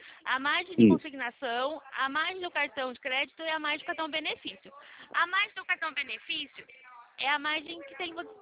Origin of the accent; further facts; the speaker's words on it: Araras, São Paulo, Brazil; Eu sou daqui de Araras.